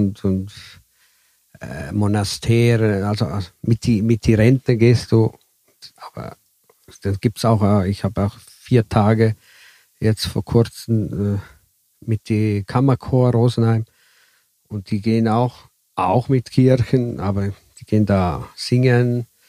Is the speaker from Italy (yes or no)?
yes; Italy; German is a second language; ich als Italiener habe die Erfahrung